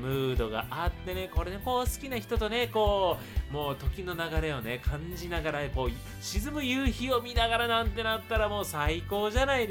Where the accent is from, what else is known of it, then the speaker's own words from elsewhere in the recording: Shizuoka, Japan; 俺静岡出身だから富士山がやっぱ見えるっていうのはねだいぶポイントが高いですよ。